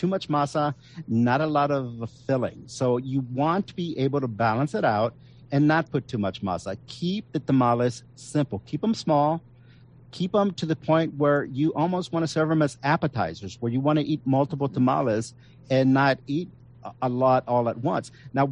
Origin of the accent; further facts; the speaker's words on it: Texas, United States; also born or lived in Northern Mexico; Where I grew up with in Southern Texas, Northern Mexico, the big one was chicken